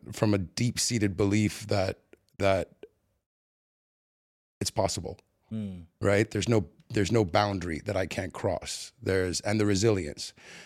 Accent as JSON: {"language": "English", "region": "Dubai", "country": "United Arab Emirates", "tie": "born or raised there", "said": "born and raised in a town. Dubai was a town. It wasn't the city that you know it to be today, right? We grew up in Jumeirah, riding our bikes on the beach pretty much all day."}